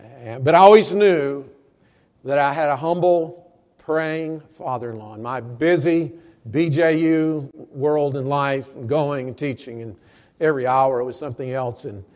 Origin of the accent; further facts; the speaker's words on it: Alabama, United States; also born or lived in Georgia / South Carolina / Tennessee / North Carolina; now in New Jersey, United States; Born in Georgia, raised in Alabama, schooled in South Carolina, youth pastored in Tennessee, pastored in North Carolina. My mom's from Florida, my dad's from Southeast Alabama.